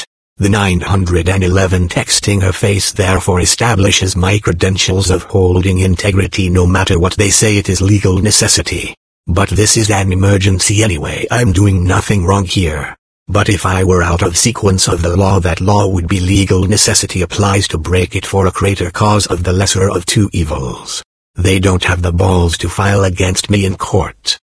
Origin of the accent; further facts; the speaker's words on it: San Bernardino, California, United States; my return back to my hometown of San Bernardino